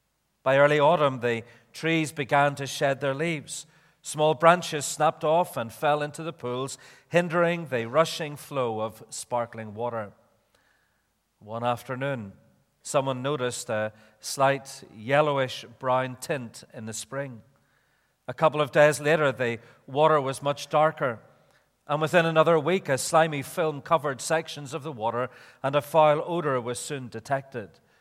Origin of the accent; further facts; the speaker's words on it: Belfast, Northern Ireland, United Kingdom; Here is where I grew up in Belfast, not up the hill, by the way. I wasn't born in a cave